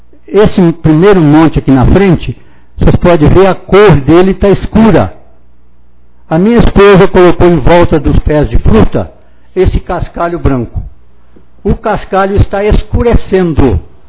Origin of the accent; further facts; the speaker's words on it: Conceição da Barra de Minas, Minas Gerais, Brazil; born there; Eu tenho 77 anos de idade … sou nascido em Conceição da Barra de Minas